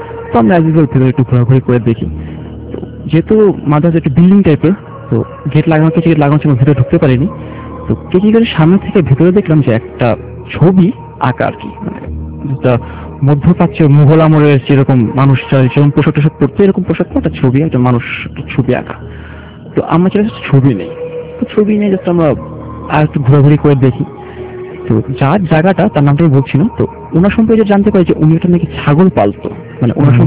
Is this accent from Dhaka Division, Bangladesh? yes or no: yes; Mirpur, Dhaka Division, Bangladesh; আমি মিরপুর থেকে এসেছি।